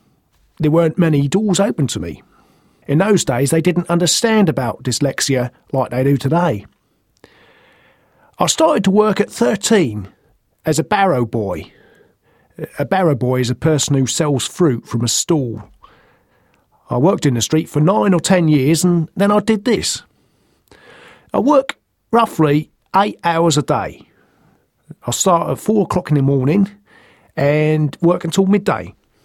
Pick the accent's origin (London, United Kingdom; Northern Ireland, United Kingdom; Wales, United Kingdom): London, United Kingdom; accent: Cockney; I'm a Cockney.